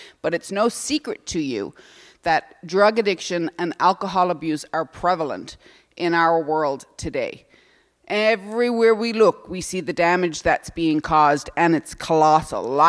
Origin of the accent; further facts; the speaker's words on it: Newfoundland and Labrador, Canada; And I have to say that when I arrived, I came from Newfoundland and Labrador, and when I arrived to this centre, I was shattered.